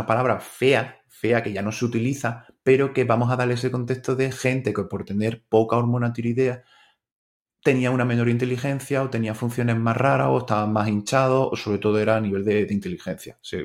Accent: Málaga, Andalusia, Spain; Por contextualizar un poco por mi acento, por si no habéis dado cuenta ya todavía. Yo soy de Málaga, pero estudié en Granada.

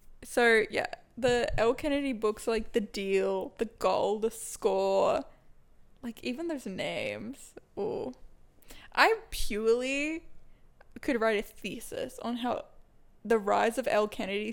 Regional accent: Australia; Lily's from Canada and I'm from Australia. We live together now.

